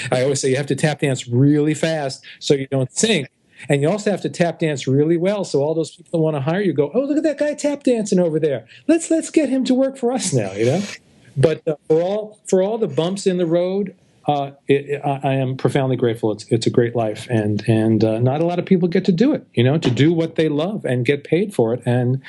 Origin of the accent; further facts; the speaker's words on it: Brooklyn, New York, United States; they remind me of me and my friends when I was a teenager growing up in Brooklyn, hanging around on a Saturday night, just goofing around with each other.